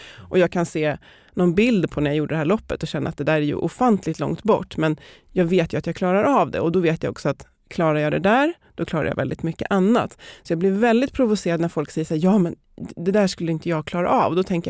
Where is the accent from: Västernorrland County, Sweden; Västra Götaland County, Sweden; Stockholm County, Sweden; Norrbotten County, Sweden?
Stockholm County, Sweden; Järfälla; jag är uppväxt i Jakan, så att det är ännu längre ut.